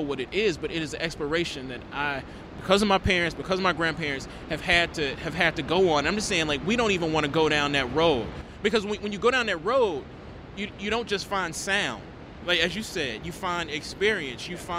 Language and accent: English; Mississippi, United States; when I tell people I'm from Mississippi, nobody ever says, oh my God, you know, like the home of blues